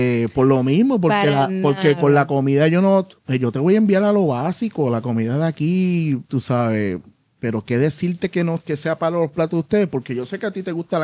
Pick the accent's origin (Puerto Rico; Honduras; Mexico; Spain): Puerto Rico; los puertorriqueños pensamos que no tenemos acento.